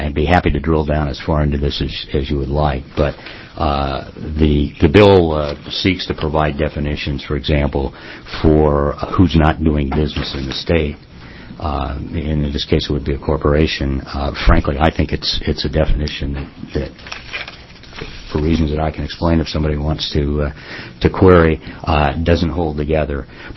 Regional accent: California, United States; I'm a Californian who's about to transfer property as part of an exchange

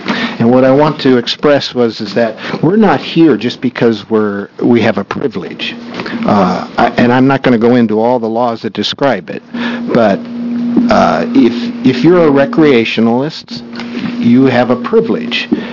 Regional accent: Baker City, Oregon, United States; I'm from Baker City.

